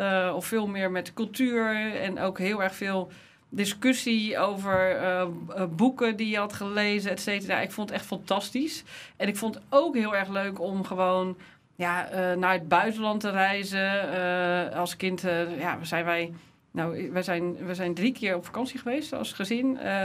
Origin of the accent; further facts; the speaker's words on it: Schiedam, South Holland, Netherlands; born there; Ik ben geboren in Schiedam. Een broer en een zus.